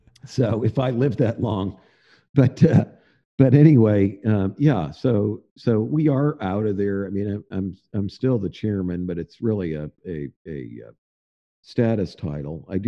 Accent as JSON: {"language": "English", "town": "St. Louis", "region": "Missouri", "country": "United States", "tie": "born or raised there", "lives_now": "Fayetteville, United States", "said": "I grew up in the St. Louis area. It's closer to home, closer to my mom and dad, a very entrepreneurial area."}